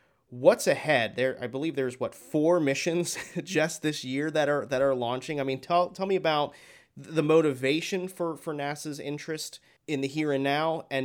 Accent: Florida, United States; I was born and raised in Florida. I'm based here in Florida.

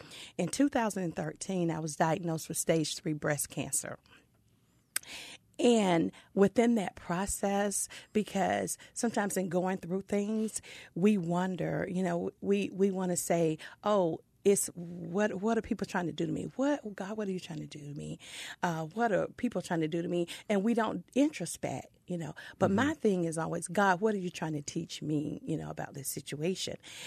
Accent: Gay, Georgia, United States; That was a church I grew up in Gay, Georgia. And I actually left when I, you know, I moved off to college.

